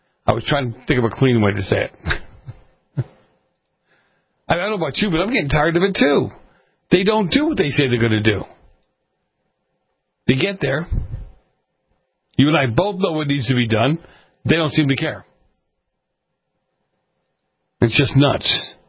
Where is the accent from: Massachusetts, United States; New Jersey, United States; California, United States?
Massachusetts, United States; WSAR out of my home state of Massachusetts.